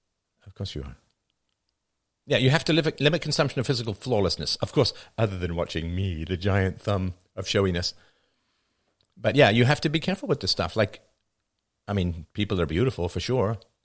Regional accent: Ireland; So I guess because I'm Irish, my skin is designed for a damp climate

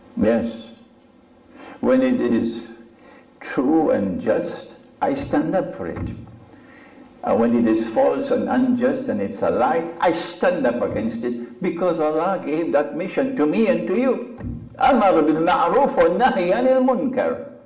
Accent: Trinidad & Tobago; now in United Kingdom; I'm from the Caribbean island of Trinidad.

